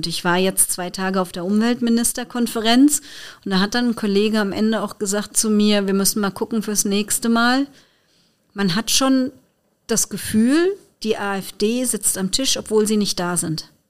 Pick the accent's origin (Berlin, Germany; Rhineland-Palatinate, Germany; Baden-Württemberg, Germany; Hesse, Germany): Rhineland-Palatinate, Germany; Mainz; wie man bei uns in Mainz sagt